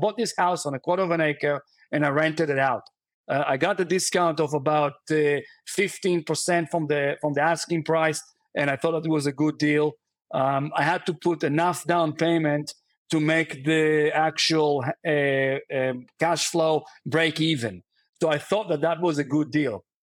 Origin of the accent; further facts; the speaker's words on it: Israel; moved away as an adult; now in New Zealand; I was born and raised in Israel, an American citizen as well, but I was actually spending the last 25 years in New Zealand